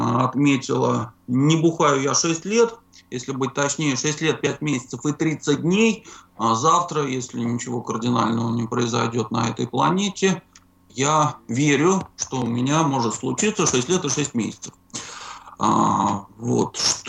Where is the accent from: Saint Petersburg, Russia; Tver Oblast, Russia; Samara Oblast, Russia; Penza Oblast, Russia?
Samara Oblast, Russia; Samara; как уже ведущая сказала, я из Самары.